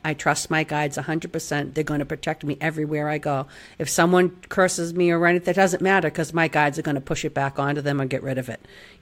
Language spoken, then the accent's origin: English; India; I'm coming from India